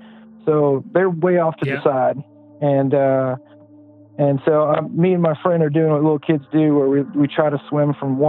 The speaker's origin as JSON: {"language": "English", "town": "Pasadena", "region": "California", "country": "United States", "tie": "born or raised there", "lives_now": "South Carolina, United States", "said": "So I grew up in Pasadena, California, near the Rose Bowl."}